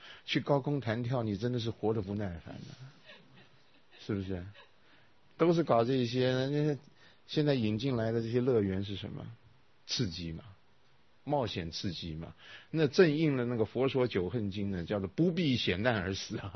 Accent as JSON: {"language": "Chinese", "country": "China", "said": "把佛法的好东西拿进去来治疗身心疾病，我们中国人没有，你等一下看就知道。"}